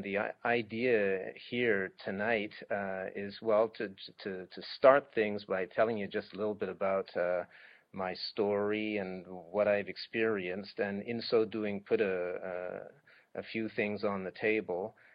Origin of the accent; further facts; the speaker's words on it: Switzerland; and I grew up in Switzerland, so I'd actually had some experience with it.